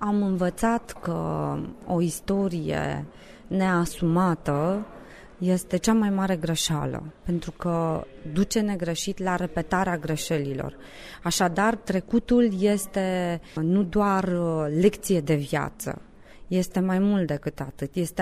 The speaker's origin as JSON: {"language": "Romanian", "country": "Romania", "said": "sunt mândră că eu sunt româncă"}